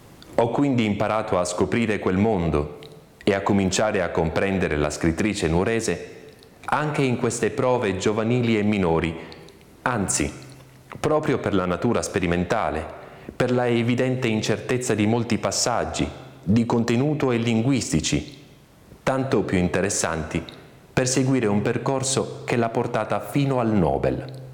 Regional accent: Sassari, Sardinia, Italy; da sassarese e quindi cittadino di una città che allora si considerava e forse era colta

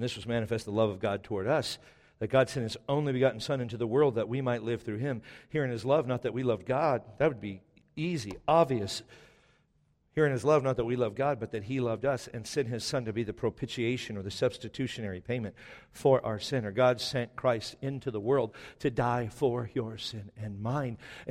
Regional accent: Texas, United States; grew up in a Texas family. My parents are very intelligent. We just don't conjugate verbs. Because we're from Texas.

